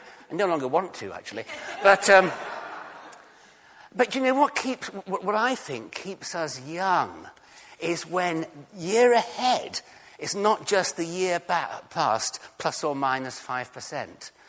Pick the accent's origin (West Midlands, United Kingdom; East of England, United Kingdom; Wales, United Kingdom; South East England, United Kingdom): South East England, United Kingdom; I want to look at passion, not just being English and Surrey-like and understated and keeping church in its place